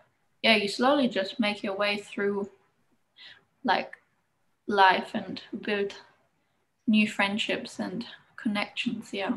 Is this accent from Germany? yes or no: yes; Germany; my family is a Ford family, like Ford Motor Company, where the area I grew up in Germany, my father worked for Ford